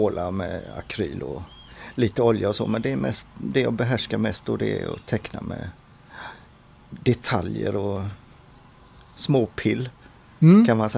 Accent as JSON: {"language": "Swedish", "town": "Gothenburg", "region": "Västra Götaland County", "country": "Sweden", "tie": "born or raised there", "lives_now": "Partille, Sweden", "said": "Men jag är född och uppvuxen i Göteborg. Jag är född i Masthugget, men jag bodde bara några år innan vi flyttade till Frölunda."}